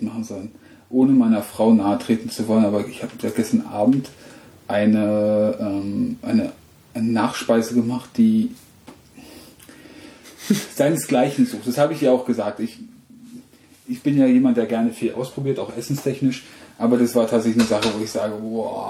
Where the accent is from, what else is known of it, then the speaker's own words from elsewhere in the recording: eastern Germany, Germany; bin ja ein Kind des Ostens und als dann die Mauer aufging